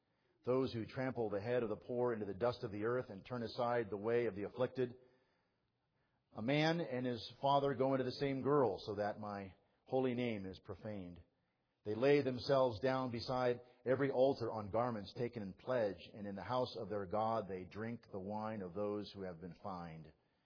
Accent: San Jose, California, United States; I grew up in San Jose, California. And when I grew up, San Jose was really known for nothing more than plums and apricots, peaches and strawberries.

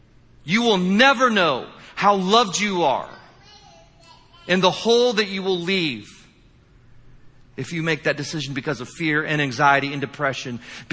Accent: Indiana, United States; I'm from Indiana, but I know that that's a greater sign, right?

